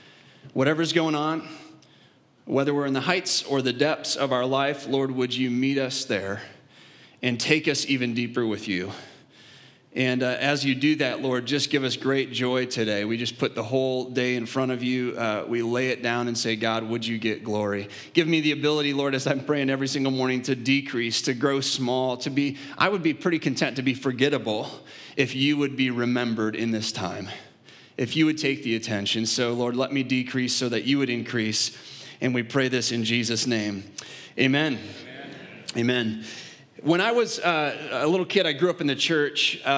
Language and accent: English; Moline, Illinois, United States; my local hometown. They were Young Life leaders in Moline. We talked yesterday, these guys are from my hometown area, I love that.